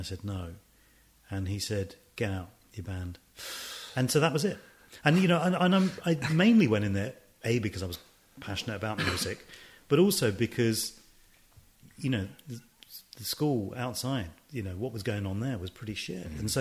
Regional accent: United Kingdom; We thought there was nobody out there reflecting our experiences of being British and Asian

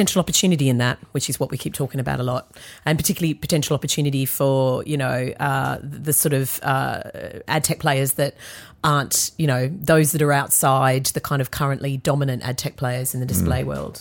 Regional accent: Australia; now in United Kingdom; And I grew up in Australia.

